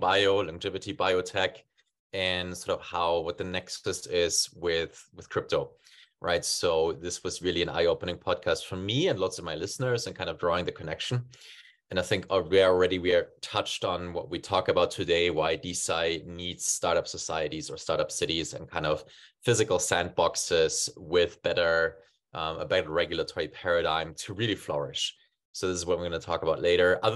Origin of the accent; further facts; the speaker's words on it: Germany; moved away; I'm originally from Germany and now I've been nomadic for 3 years.